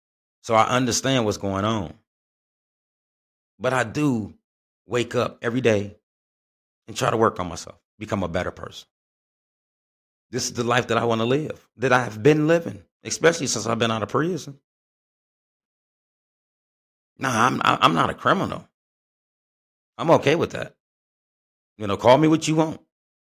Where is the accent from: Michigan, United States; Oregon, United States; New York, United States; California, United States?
Michigan, United States; Flint; now in Atlanta, United States; Here in Atlanta, we just killing. In my home state of Flint, Michigan, they killing.